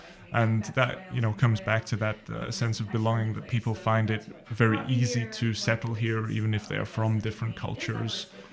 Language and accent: English; Wales, United Kingdom; first language Welsh; so I grew up as a Welsh speaker, grew up bilingually. There's no sort of there's no separation in my brain, really, between Welsh and English.